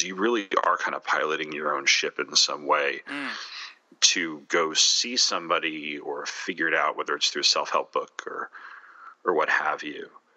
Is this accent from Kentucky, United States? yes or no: no; Long Island, New York, United States; like I come from a place, or, you know, growing up in Long Island, but growing up in the area where I did and around the people I did